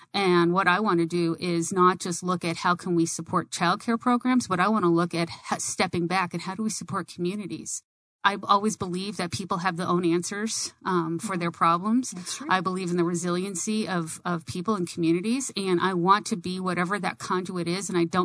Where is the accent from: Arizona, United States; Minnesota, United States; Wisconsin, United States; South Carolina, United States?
Arizona, United States; Tucson; also born or lived in New York; But growing up in Tucson, it was rather boring. And my sister and I were born in New York, and we came from a large Italian family.